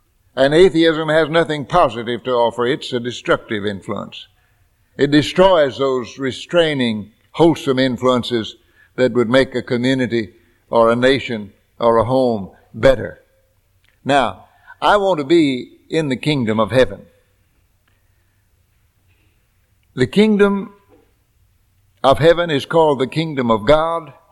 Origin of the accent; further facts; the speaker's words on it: United States; born there; I'm glad I was born in America.